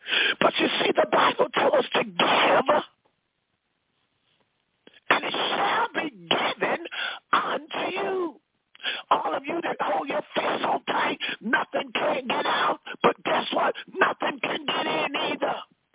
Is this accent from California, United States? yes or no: no; New York, United States; Oh, I say maybe about 25 miles from where I live in New York, where I grew up at in New York. We have a place called Montauk Point.